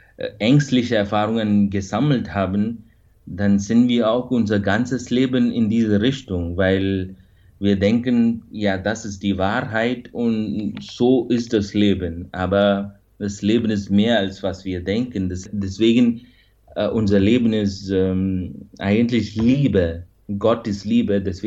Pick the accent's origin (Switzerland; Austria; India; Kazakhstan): India; Bengaluru, Karnataka; German is a second language; moved away; Ich komme eigentlich aus Bengaluru, Südindien, von dieser Pfarrei. Und die Pfarrei heißt St. Anthony's Parish. Das ist eine franziskanische Pfarrei.